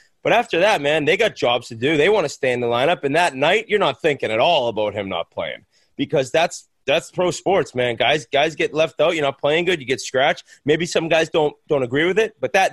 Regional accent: United States; I can admit it, being American

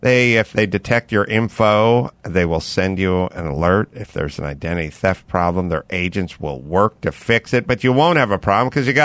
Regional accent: United States; Now, I'm an American. I love this country

